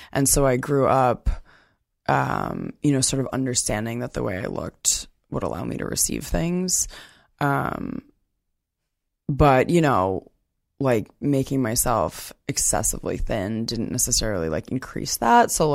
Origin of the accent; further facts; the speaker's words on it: New York City, New York, United States; I grew up in New York City.